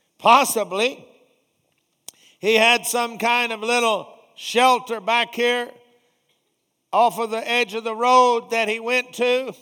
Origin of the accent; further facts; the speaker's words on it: Garland, Texas, United States; Well, just like my next door neighbor, he and I grew up together there in Garland.